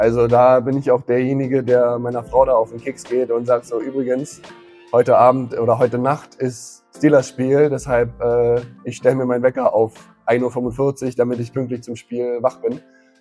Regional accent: Berlin, Germany; Ich bin euer Steelers-Face für Deutschland. Ich komme aus Berlin, bin 31 Jahre alt, verheiratet

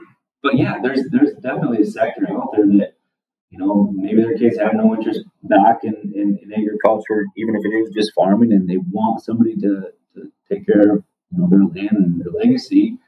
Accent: Minnesota, United States; So like I said, I grew up in Northwest Minnesota, Northwest of Pipestone, and live there currently now.

